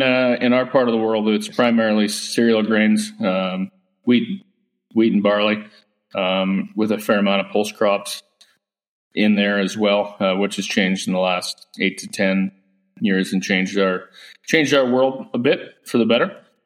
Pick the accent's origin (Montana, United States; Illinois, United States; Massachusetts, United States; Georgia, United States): Montana, United States; So grew up, born and raised in Montana, grew up in the business